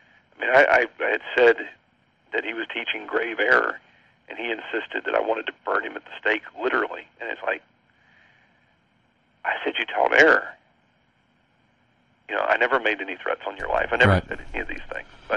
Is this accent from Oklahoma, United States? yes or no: no; Statesboro, Georgia, United States; I'm from Statesboro, Georgia. I'm a Southern boy, so I speak slowly, which sometimes keeps my foot out of my mouth.